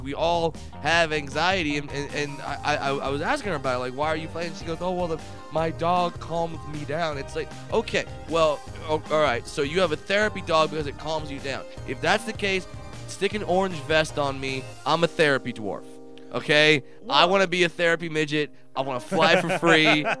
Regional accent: California, United States; And I'm from Southern California. I was not prepared for that.

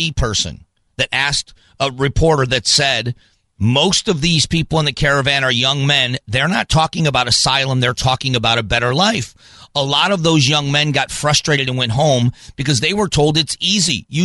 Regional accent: Fort Myers, Florida, United States; I grew up in the South. I'm broadcasting from my hometown. I'm in Fort Myers, Florida.

